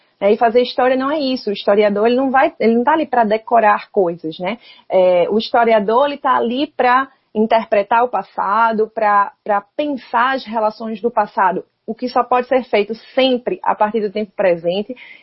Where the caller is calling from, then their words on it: Recife, Pernambuco, Brazil; De Recife, né? Pernambuco.